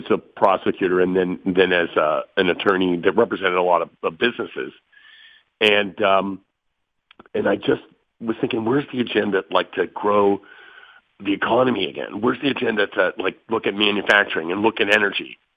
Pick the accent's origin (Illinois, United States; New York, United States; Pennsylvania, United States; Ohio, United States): Pennsylvania, United States; Moon; I grew up in Moon, and it was about 20% unemployment in Allegheny County.